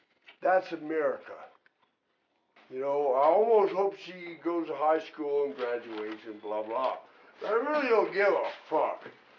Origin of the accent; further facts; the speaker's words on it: Kentucky, United States; Somebody said, well, I'm from Kentucky, okay?